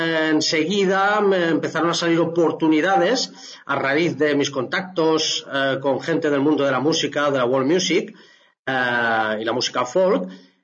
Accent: Santa Maria de Palautordera, Catalonia, Spain; yo hace unos años que me involucré con una asociación sin ánimo de lucro de aquí de mi pueblo, de Santa María de Palautordera

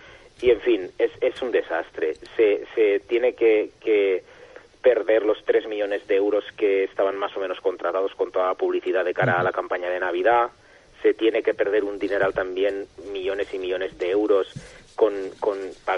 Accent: Valencian Community, Spain; algo que ha formado desde hace 24 años de nuestro paisaje como identidad, como valencianos.

